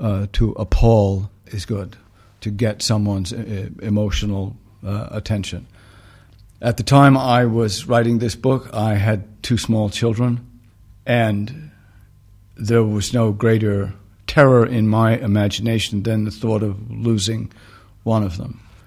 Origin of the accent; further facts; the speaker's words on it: New England, United States; because growing up in New England, it seemed that Boston had little mercy in it.